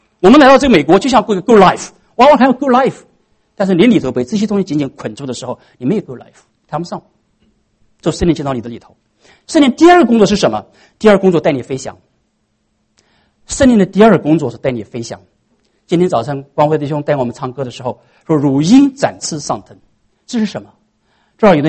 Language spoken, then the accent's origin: Chinese; China; 因为我们中国人不愿意把自己家丑跟人家讲的，是不是？